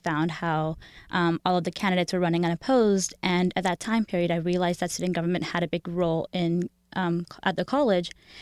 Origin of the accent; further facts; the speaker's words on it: Houston, Texas, United States; I grew up in Houston, a very diverse place. I also grew up with an immigrant family.